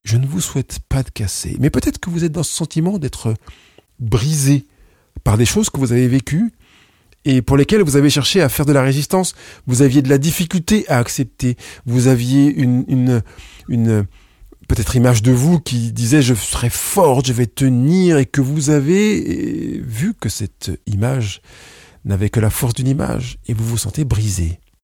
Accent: Auvergne-Rhône-Alpes, France; comme on les connaît à Lyon, là où j'ai grandi, dans la campagne lyonnaise

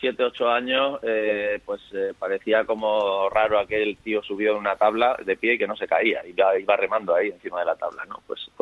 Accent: Málaga, Andalusia, Spain; este desafío nos planteamos hacer la senda litoral en Málaga, que es de donde yo soy

